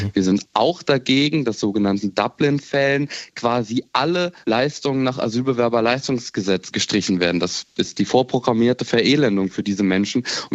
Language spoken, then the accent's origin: German; Offenbach, Hesse, Germany; Sie haben es gesagt, ich komme aus Offenbach